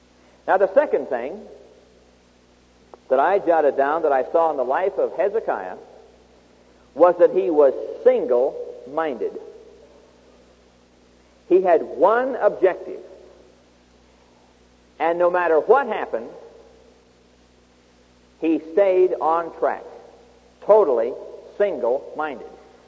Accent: Midwest, United States; I said, by the way, Doc, did you know I'm from the Midwest? He said, no. I said, yeah, I live just outside Omaha.

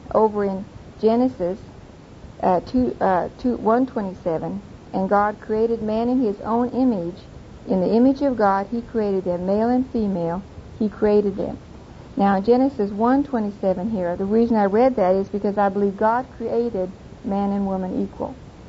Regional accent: Oklahoma City, Oklahoma, United States; from Oklahoma City, and tonight we're going to be talking about the role of the wife.

